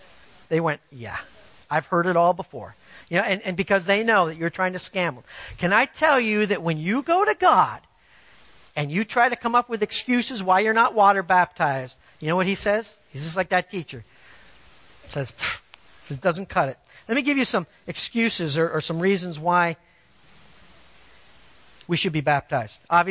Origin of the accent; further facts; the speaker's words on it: Canada; now in United States; I'm an American now, all right? I was a Canadian. Now I have my American citizenship.